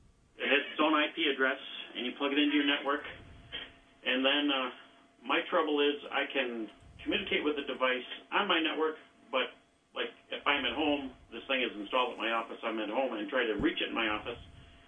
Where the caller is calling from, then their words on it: Irondequoit, New York, United States; Irondequoit.